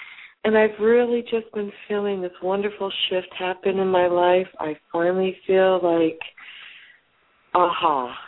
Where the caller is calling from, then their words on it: Marina, California, United States; I'm calling from Marina, California.